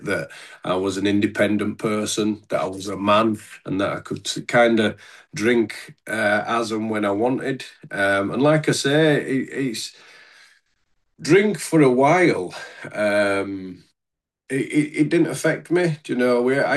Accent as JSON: {"language": "English", "town": "Leeds", "region": "Yorkshire and the Humber", "country": "United Kingdom", "said": "So I'm coming from Leeds in the UK, in the wonderful county of Yorkshire. Commonly known locally as God's own country."}